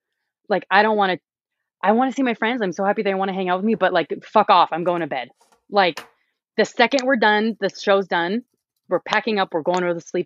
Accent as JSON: {"language": "English", "town": "Calgary", "region": "Alberta", "country": "Canada", "said": "no one's going to notice us just because we're from Calgary"}